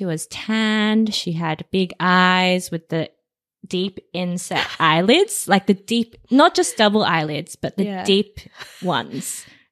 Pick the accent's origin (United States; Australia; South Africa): Australia; and then growing up in Australia, I think being tanned was a beauty ideal.